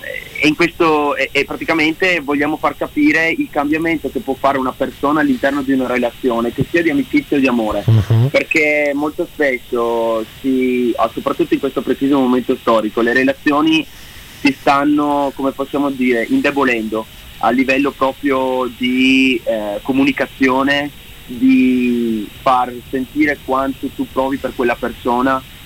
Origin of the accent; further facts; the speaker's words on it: Verona, Veneto, Italy; noi siamo veronesi, cioè sì, siamo tra Vicenza e Verona